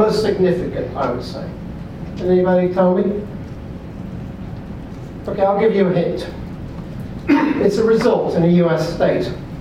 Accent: California, United States; I come from California, so I come from the fount of world ignorant NIMBYism.

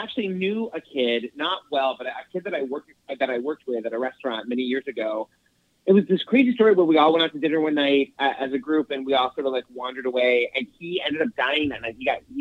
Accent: Boston, Massachusetts, United States; You know, my first reaction to this, I'm from Boston myself.

